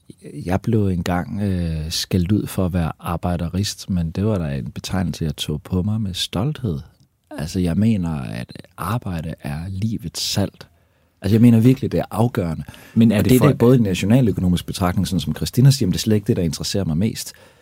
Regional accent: Aarhus, Central Denmark Region, Denmark; Og det er i hvert fald ikke noget, jeg er vokset op med i Aarhus, det er helt sikkert.

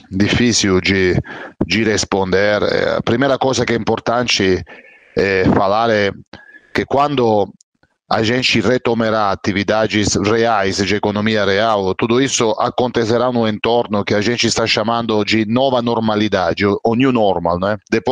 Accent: Italy; Portuguese is a second language; now in Brazil; sou italiano, como você está lembrando, e moro há 15 anos no Brasil, então tenho o coração dividido entre a minha família na Itália e a minha família no Brasil, porque claramente tenho uma esposa brasileira e um filho brasileiro.

